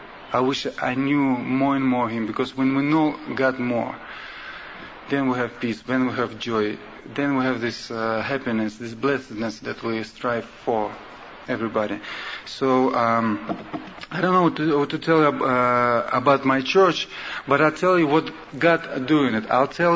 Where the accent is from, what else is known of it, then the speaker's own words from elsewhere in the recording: Russia; English is a second language; as you understand, I'm Russian, and English is not my first language.